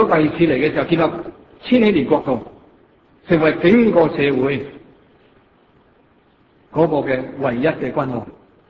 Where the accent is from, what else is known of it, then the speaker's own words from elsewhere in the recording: Hong Kong; 作為我哋香港人